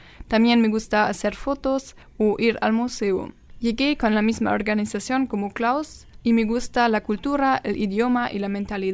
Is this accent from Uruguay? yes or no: no; Baden-Württemberg, Germany; Spanish is a second language; now in Peru; tengo 18 años y soy del sur de Alemania. Vivo cerca de Stuttgart.